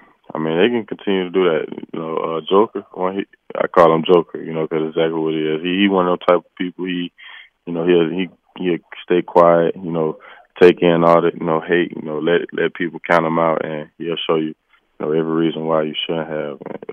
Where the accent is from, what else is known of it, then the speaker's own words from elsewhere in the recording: Tuscaloosa, Alabama, United States; You know, just growing up in Tuscaloosa, obviously, you know, the few, you know, Bama boys that came through